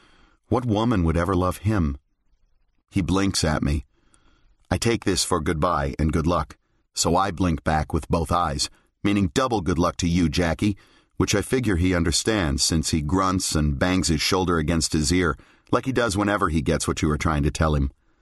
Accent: Collingswood, New Jersey, United States; As we drive down Haddon Avenue into the heart of Collingswood, my hometown, I see that the main drag looks different.

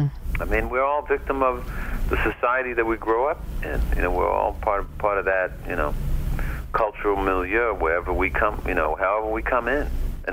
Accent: New York City, New York, United States; Well, first of all, I grew up in a house where people talk like that. I mean, I grew up in New York, but all my relatives grew up in the South.

